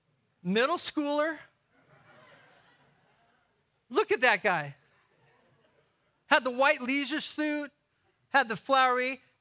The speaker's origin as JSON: {"language": "English", "town": "Seattle", "region": "Washington", "country": "United States", "said": "I'm from Seattle, just beautiful A-frame church."}